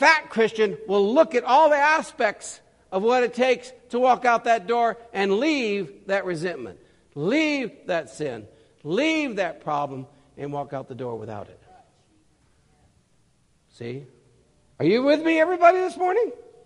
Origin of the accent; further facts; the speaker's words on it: California, United States; I'm from Humboldt County, you know, Humboldt County.